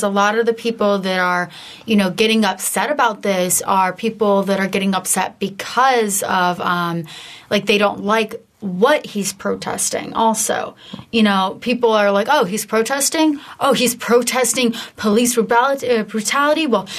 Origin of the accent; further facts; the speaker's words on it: United States; I still consider myself an American. Like, I don't try to distance myself from what I am. I am an American.